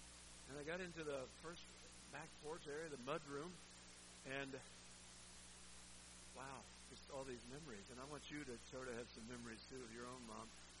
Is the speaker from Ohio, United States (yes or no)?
yes; Mingo, Ohio, United States; drove back up to the my hometown, but a big metropolis of Mingo, Ohio, which has 90 people in it. And we grew up outside that.